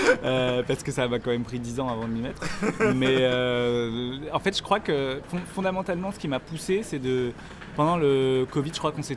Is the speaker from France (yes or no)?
yes; Dijon, Bourgogne-Franche-Comté, France; Je connaissais rien, je venais de Dijon, de ma campagne, de ma ferme.